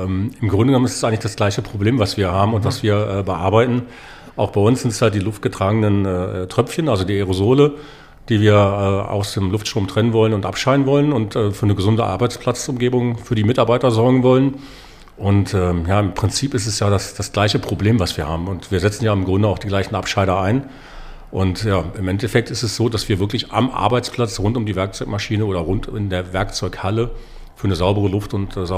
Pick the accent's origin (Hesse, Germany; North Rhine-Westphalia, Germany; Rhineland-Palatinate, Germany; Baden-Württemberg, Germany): North Rhine-Westphalia, Germany; Mülheim an der Ruhr; Ich komme aus Mülheim an der Ruhr, bin 53 Jahre alt